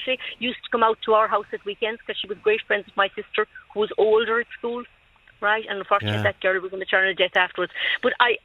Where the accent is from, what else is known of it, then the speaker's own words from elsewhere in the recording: Tralee, County Kerry, Ireland; I mean, I'm from Tralee. I live in Tralee.